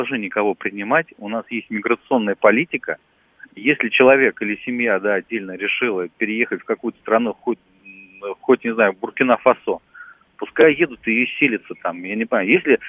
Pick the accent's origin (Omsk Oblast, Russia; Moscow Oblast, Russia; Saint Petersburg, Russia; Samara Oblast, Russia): Moscow Oblast, Russia; born there; now in Moscow, Russia; Я родился в Подмосковье. Мне там не понравилось. Я уехал в Москву. Живу здесь, в Москве.